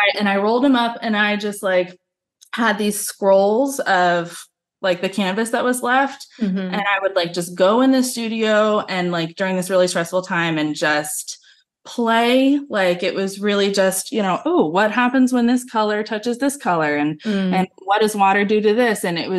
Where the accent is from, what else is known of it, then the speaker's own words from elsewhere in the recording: United States; to no fault of my parents, but mainly because like I grew up in America.